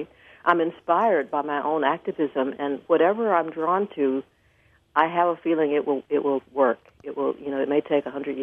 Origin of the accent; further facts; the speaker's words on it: Georgia, United States; I'm actually from Georgia, but I went to Mississippi because if I had gone to Georgia, my parents would have freaked out.